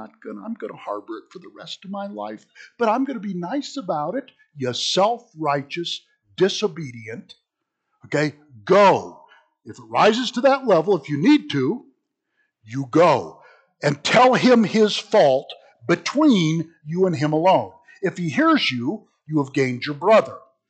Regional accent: United States; But I'm an American. I got my rights.

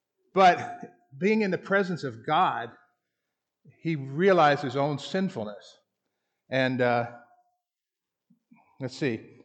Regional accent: Florida, United States; When I grew up in Florida, and we'd always go to Crescent Beach, which is just south of St. Augustine

